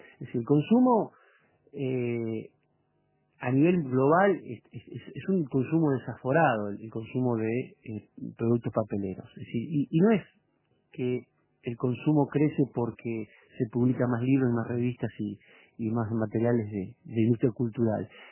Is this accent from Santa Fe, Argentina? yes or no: yes; Rosario, Santa Fe, Argentina; Yo soy de Rosario, que está a muy pocos kilómetros de Capitán Bermúdez, donde está Celulosa Argentina